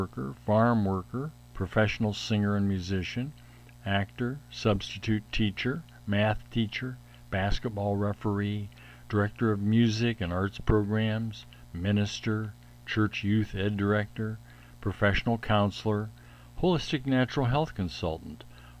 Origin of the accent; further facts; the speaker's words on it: Akron, Ohio, United States; I brought natural and organic foods to my hometown, Akron, Ohio, in 1975